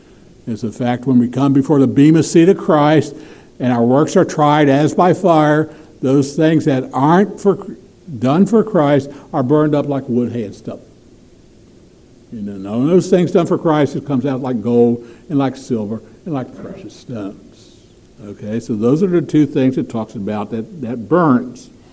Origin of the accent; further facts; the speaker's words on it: West Virginia, United States; I'm from West Virginia. We leave ours out.